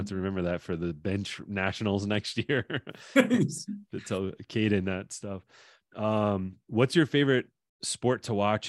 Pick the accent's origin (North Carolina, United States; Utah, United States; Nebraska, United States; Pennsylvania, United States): Nebraska, United States; I'm from Nebraska. We got 5 rings, so it's like we've had our fill.